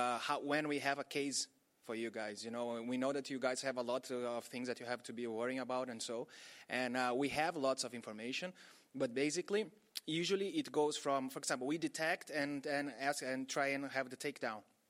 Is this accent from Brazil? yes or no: yes; Brazil; English is a second language; I'm from Brazil.